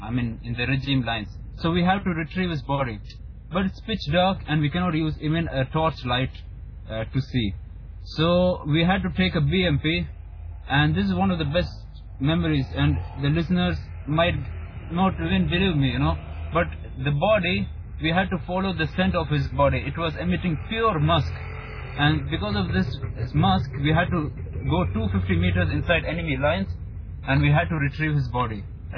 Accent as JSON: {"language": "English", "country": "India", "lives_now": "Syria", "said": "I try my best to portray to the world that what's happening in Syria through an Indian, as an Indian."}